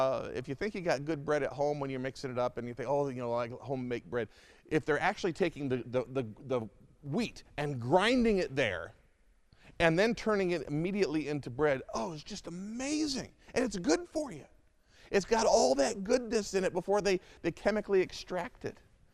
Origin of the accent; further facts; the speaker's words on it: Detroit, Michigan, United States; I grew up in the Metro Detroit area.